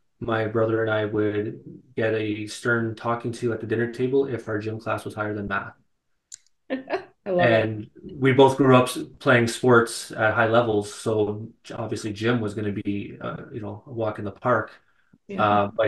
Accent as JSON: {"language": "English", "town": "Mississauga", "region": "Ontario", "country": "Canada", "tie": "born or raised there", "lives_now": "Barrie, Canada", "said": "Born and raised in Mississauga. I now live just outside of Barrie."}